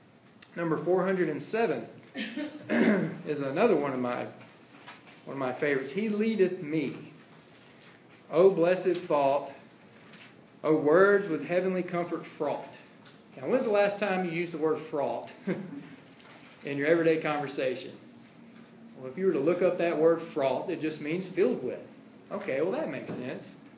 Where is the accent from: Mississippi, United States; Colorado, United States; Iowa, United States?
Mississippi, United States; I think about the congregation I grew up in South Mississippi. We had about 25 to 30 people.